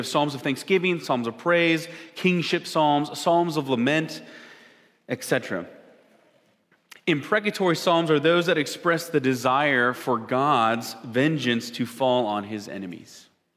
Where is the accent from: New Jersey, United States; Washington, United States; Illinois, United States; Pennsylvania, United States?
Washington, United States; Curlew; also born or lived in Spokane, Washington; I am originally from Spokane. I grew up in Curlew, Washington. 10 bonus points if you know where that is.